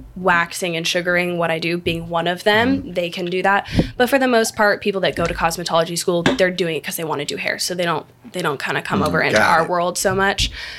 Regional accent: Minnesota, United States; moved away; also born or lived in Arizona; I grew up in Minnesota. Been here for 10 years, though. Went to high school in Arizona

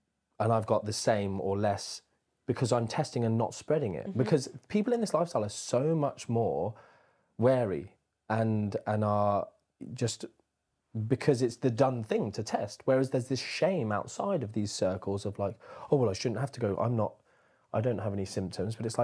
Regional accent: United Kingdom; it's just all comes from the shame, stigma thing that we have as British people

